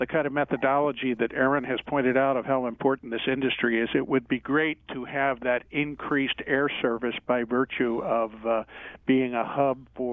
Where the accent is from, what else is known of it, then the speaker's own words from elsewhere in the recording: Baltimore, Maryland, United States; First of all, growing up in Baltimore and working for the Rouse Company on Faneuil Hall